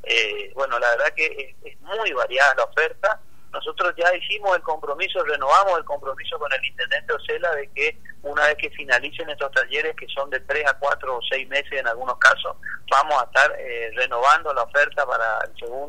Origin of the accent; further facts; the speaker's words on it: Goya, Corrientes, Argentina; now in Corrientes, Argentina; Soy goyano y la verdad que, bueno, cada vez que vengo a Goya después me cuesta volver a Corrientes, digo la verdad. Me gusta mucho mi ciudad, y sigo siendo goyano, por supuesto.